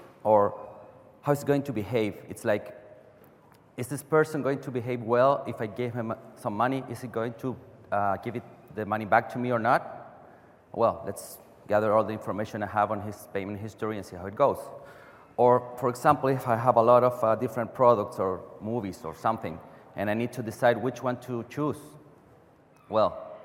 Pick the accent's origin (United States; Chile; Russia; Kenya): Chile; I come from Chile.